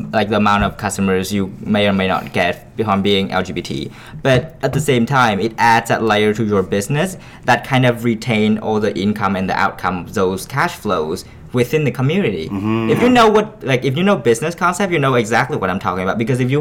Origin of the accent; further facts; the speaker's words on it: Vietnam; English is a second language; I grew up in Vietnam. So, like, having, a feminist supermarket is a big thing.